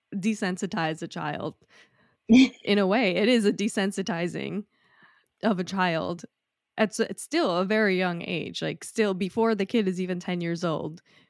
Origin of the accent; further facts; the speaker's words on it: New York City, New York, United States; also born or lived in New Jersey, United States; growing up in New York City and New Jersey.